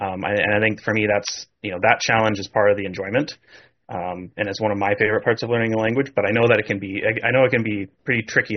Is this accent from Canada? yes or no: yes; Ontario, Canada; Well, I'm not actually from Ireland. I'm from Southern Ontario.